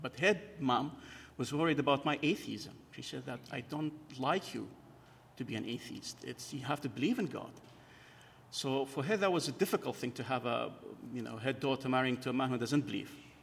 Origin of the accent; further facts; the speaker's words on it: Kurdistan Region, Iraq; born there; English is a second language; I was born in Kurdistan in northern Iraq.